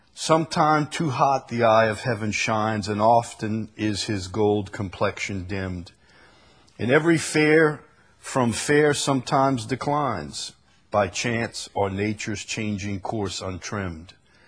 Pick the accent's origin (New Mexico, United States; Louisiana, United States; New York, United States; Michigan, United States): Louisiana, United States; Chalmette; the problem was I was from Chalmette